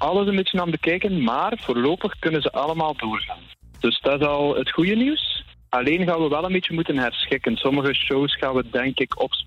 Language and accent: Dutch; West Flanders, Belgium; Ik ben afkomstig uit West-Vlaanderen, zoals je al zei.